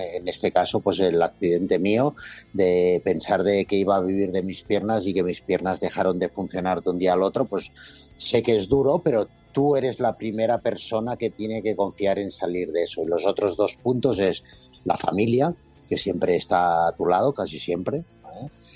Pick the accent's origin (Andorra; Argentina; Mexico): Andorra; yo he sido olímpico de Andorra, que somos poquitos.